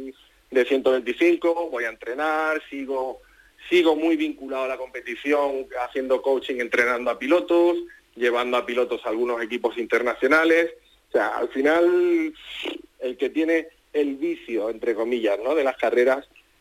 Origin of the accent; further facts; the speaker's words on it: Jerez, Andalusia, Spain; now in Madrid, Spain; Yo soy de Jerez, como bien sabes, llevo muchos años viviendo en Madrid